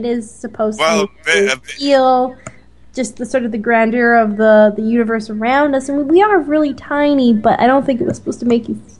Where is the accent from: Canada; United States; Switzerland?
Canada; I can't get Hulu because I'm Canadian.